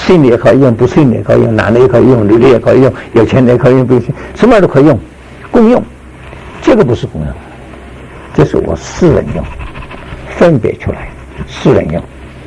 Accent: China; 也没有说我是中国人不好用

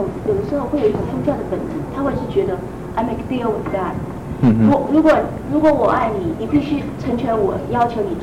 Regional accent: China; 他跟我们中国人不一样

